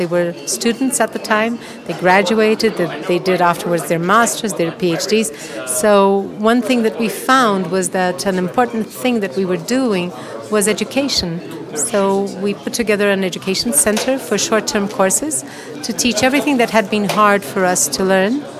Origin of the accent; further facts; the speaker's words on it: Brazil; English is a second language; I come from Brazil, from the Institute of Ecological Research.